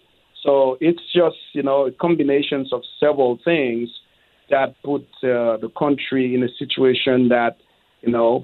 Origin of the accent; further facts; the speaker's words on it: Les Cayes, South, Haiti; I was born and raised in Lekai, Haiti. And we always say that, I'm from down south, down Lekai.